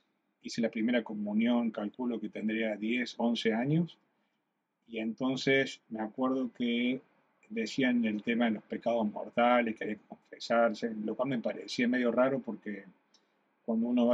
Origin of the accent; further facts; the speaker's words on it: Argentina; soy argentino.